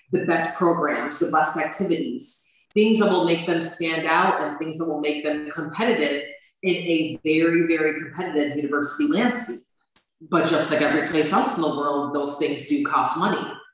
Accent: New York, United States; now in China; I'm from upstate New York. So born and raised there, and parents are from Jamaica.

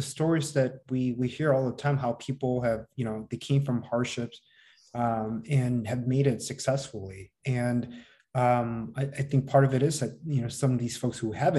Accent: Wisconsin, United States; born there; And I was born in Wisconsin.

